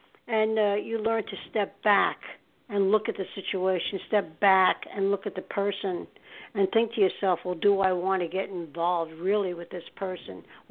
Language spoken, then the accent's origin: English; New York City, New York, United States; He would take me to Sardi's in New York City because I'm a New Yorker.